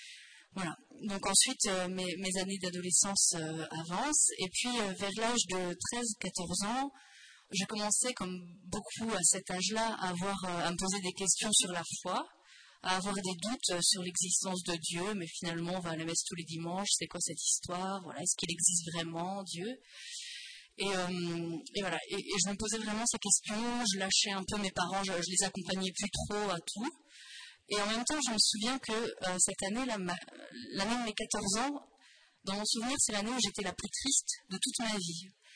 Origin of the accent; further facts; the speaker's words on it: Nouvelle-Aquitaine, France; 28 ans, je suis mariée et j'ai 3 enfants. Je suis française, originaire du Poitou-Charentes. En fait, je suis née dans une famille catholique, pratiquante, une famille nombreuse, on était 6 enfants.